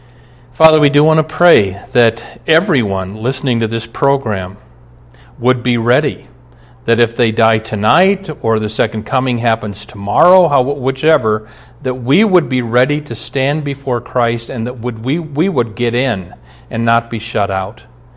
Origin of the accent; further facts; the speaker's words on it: Omaha, Nebraska, United States; We're taping this up in Minneapolis. I grew up in Omaha, 390 miles south.